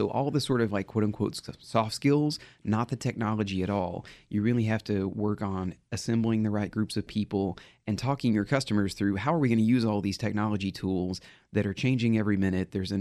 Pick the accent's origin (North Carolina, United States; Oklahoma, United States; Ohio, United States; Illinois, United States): Oklahoma, United States; But I'm from Oklahoma.